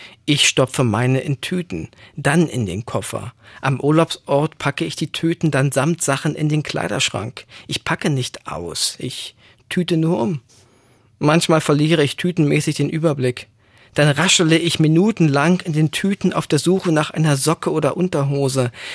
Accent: East Germany, Germany; aber ich komme aus der DDR, dem tütenlosen Land der Einkaufsnetze und Dederonbeutel.

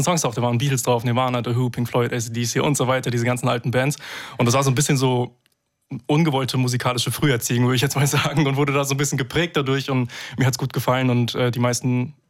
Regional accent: Freiburg, Baden-Württemberg, Germany; Ich bin in Freiburg aufgewachsen.

